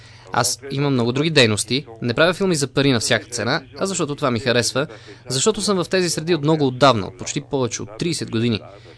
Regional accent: France; Bulgarian is a second language; аз като французин свикнал да живея в страна, в която имаме пълна свобода.

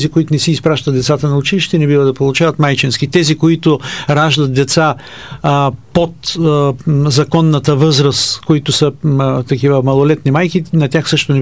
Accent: Gabrovo, Gabrovo Province, Bulgaria; born there; Аз, нали, съм роден в Габрово.

